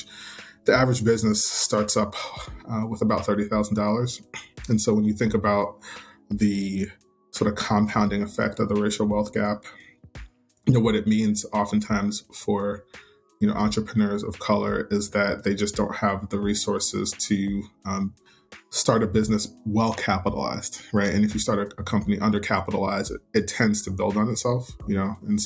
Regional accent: New Jersey, United States; now in New Orleans, United States; I live in New Orleans, but was born and raised in New Jersey.

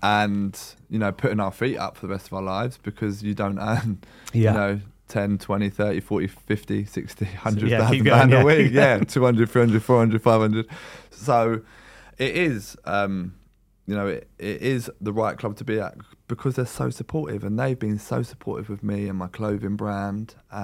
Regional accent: London, United Kingdom; I'm from London. My family's in London.

